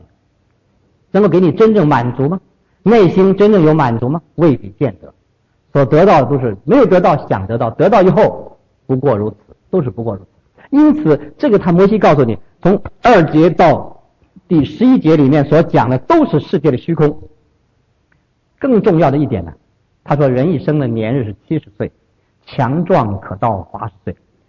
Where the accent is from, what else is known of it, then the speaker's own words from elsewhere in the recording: Taiwan; 我们从台湾来都听到一句话